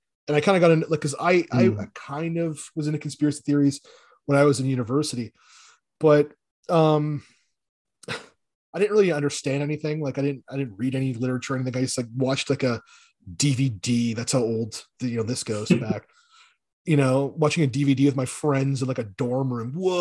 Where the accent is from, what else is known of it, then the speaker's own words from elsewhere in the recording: Canada; because I'm like, you know, I'm Canadian. So, oh, LaCroix.